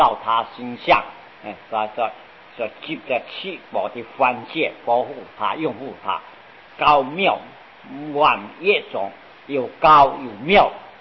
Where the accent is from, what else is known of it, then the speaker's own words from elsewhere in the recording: China; 我们中国人啊都喜欢一直晒他和菩萨的圣号